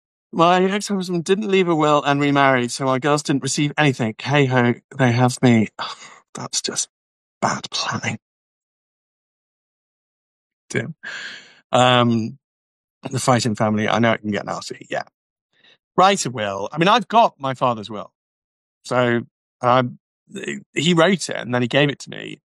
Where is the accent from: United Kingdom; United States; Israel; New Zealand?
United Kingdom; because we're very British